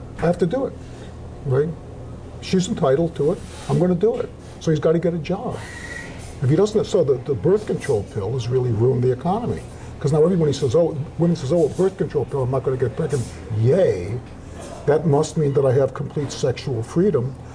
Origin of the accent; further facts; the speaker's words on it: Chicago, Illinois, United States; It's a bunch of housewives from Chicago, my hometown.